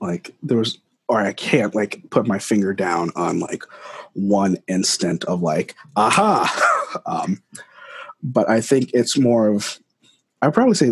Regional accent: United States; born there; But like, I was born in America. I was not born in Africa.

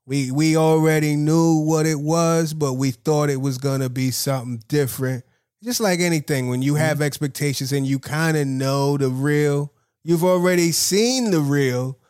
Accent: New York, United States; I felt that shit, and I'm from New York.

